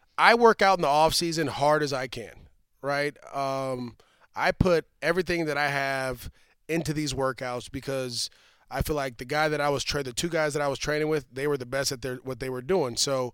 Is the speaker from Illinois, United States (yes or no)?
no; California, United States; I told you I'm from the Bay Area.